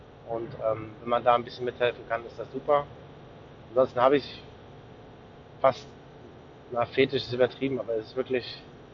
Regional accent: Frankfurt, Hesse, Germany; also born or lived in Hamburg; Ich bin in Hamburg geboren, in Frankfurt aufgewachsen und eigentlich in einem Vorort von Frankfurt. Die ersten paar 20 Jahre, jetzt bin ich 45, also mittlerweile 20 Jahre auch dann direkt in Frankfurt.

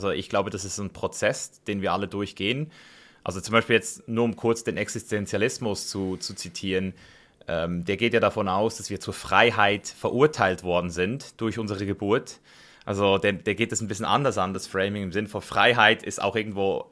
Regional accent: Switzerland; moved away; Ich bin ja aus der Schweiz, wo es noch ein bisschen, ich würde mal sagen, noch ein bisschen entspannter ist.

